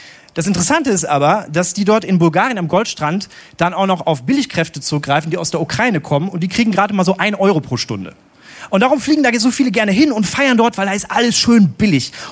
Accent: Bochum, North Rhine-Westphalia, Germany; Bochum. Sehr gut. … das ist meine Heimatstadt.

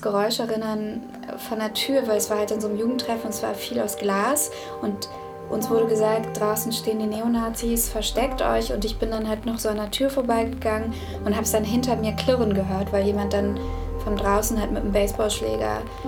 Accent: Wolfsburg, Lower Saxony, Germany; Ich bin ja in Wolfsburg groß geworden

